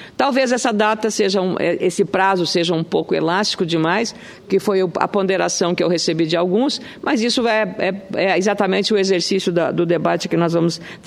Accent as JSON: {"language": "Portuguese", "town": "Lagoa Vermelha", "region": "Rio Grande do Sul", "country": "Brazil", "tie": "born or raised there", "lives_now": "Canela, Brazil", "said": "no Rio Grande do Sul, onde é o meu domicílio eleitoral e onde eu tenho residência. E a minha terra é Lagoa Vermelha, que fica ali próximo."}